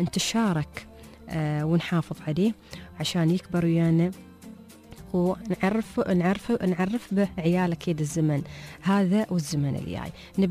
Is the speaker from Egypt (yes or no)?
no; Dubai, United Arab Emirates; موجودة عندنا في دبي